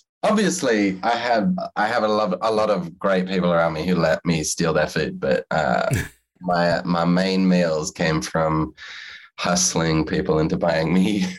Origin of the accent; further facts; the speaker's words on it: Australia; also born or lived in Los Angeles; now in United States; because I'm Australian living in America, I couldn't have another job.